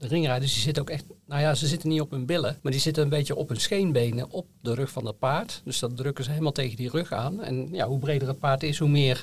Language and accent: Dutch; North Brabant, Netherlands; born there; now in Zeeland, Netherlands; Kijk, ik ben een geboren Brabander. Ik zit nu 29 jaar in Zeeland.